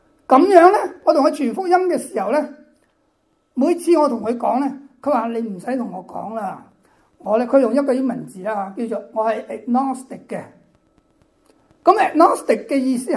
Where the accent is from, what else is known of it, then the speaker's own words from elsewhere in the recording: China; 有啲似我哋中國人咧講嗰個即係呢個道教講嗰個道